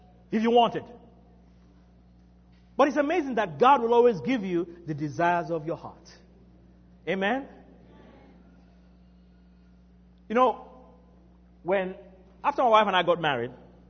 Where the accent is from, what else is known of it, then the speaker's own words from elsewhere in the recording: Nigeria; now in United States; Guys, I'm from Nigeria.